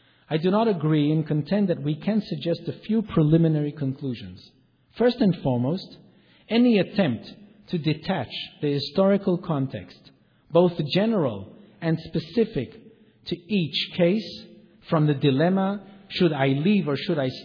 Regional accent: Israel; This is a cultural difference. I come from Israel.

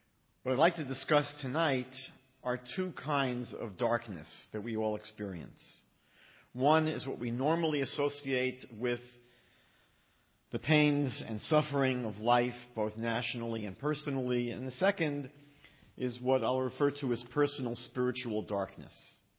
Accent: New York, United States; I grew up in New York at a time when the future of the existence of the world was not to be taken for granted.

